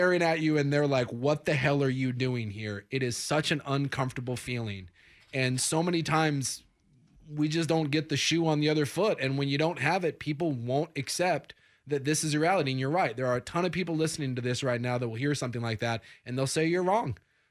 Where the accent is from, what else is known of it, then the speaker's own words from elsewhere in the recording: Alaska, United States; I grew up in Alaska. I grew up in the Northwest, and then I went to school in Utah.